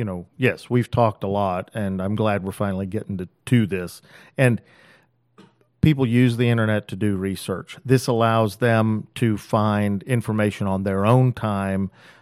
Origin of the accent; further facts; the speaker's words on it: Austin, Texas, United States; I wasn't born in Galveston, but went to Austin High, old Austin boy, worked at McBride's way back in the day.